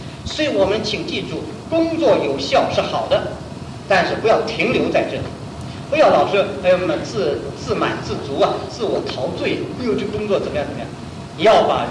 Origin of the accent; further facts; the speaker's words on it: China; 我们中国人很会形容的，沾沾自喜